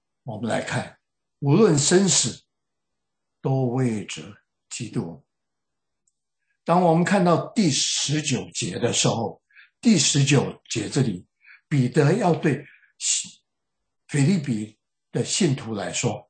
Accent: China; 我们中国人一些文化习俗跟犹太人很像，我们中国人会尊师重道，尊重年长的。

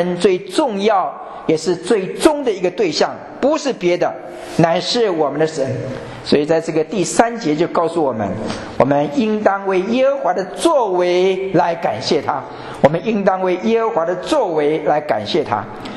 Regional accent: China; 我们中国人常常说的施人胜勿念，受施胜勿忘

